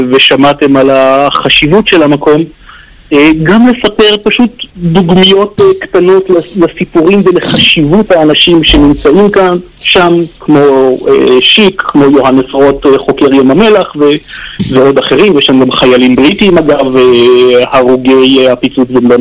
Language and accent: Hebrew; Jerusalem, Jerusalem District, Israel; באמת אנחנו חייבים להם הרבה כיהודים, לא רק כירושלמים.